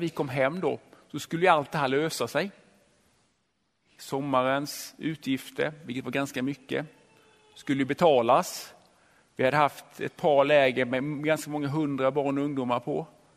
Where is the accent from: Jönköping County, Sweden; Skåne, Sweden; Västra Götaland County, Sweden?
Jönköping County, Sweden; Gnosjö; i Gnosjö där jag växte upp